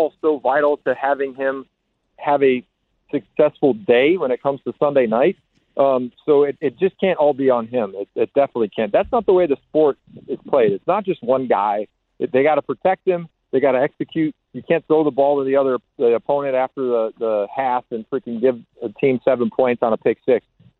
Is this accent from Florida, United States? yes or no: no; Chicago, Illinois, United States; So Michael Jordan and the Chicago Bulls were, like, the team. And they were in my hometown